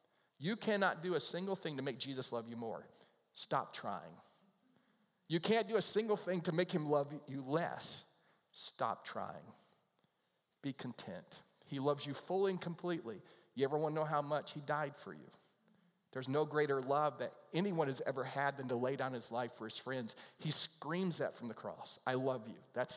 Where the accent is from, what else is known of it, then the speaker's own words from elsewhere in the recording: Morehead City, North Carolina, United States; We would sit on our front porch in downtown Morehead City and watch the cars. That's how exciting my hometown was, right?